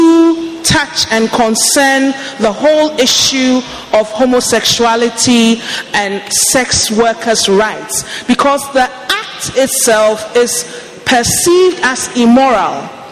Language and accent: English; Ghana; I'm from Ghana.